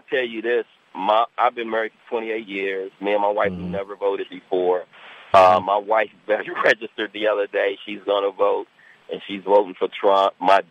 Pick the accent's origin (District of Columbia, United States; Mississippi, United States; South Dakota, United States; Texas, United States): District of Columbia, United States; Washington; I'm from Washington.